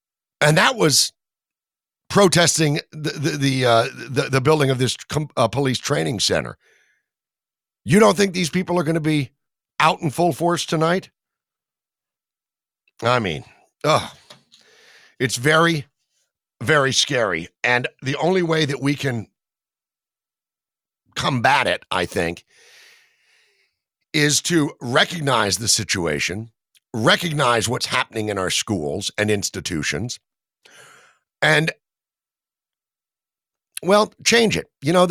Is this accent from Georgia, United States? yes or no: yes; Atlanta, Georgia, United States; I'm from Atlanta originally, and I've been looking at some of the local Atlanta paper in recent days